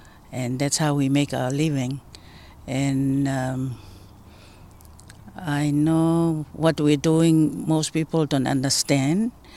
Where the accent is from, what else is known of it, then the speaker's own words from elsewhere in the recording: Tonga; English is a second language; moved away as an adult; now in United States; I come from Tonga. I arrived at the United States May 20th, 1962. That was in Hawaii